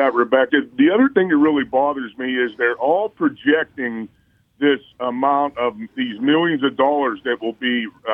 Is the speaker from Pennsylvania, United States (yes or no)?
yes; Homer City, Pennsylvania, United States; Just my hometown alone, Homer City, the tax base it makes up to make my alma mater, Homer City School District, run will be devastating.